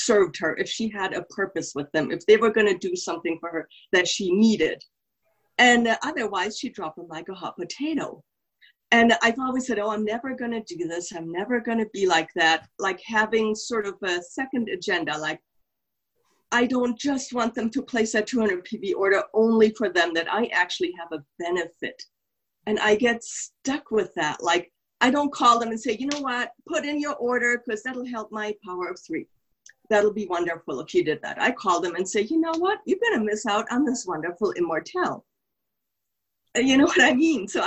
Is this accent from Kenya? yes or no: no; Germany; now in United States; New Mexico. Awesome. Good morning. Good morning. But originally, I'm from Germany. But I've moved here.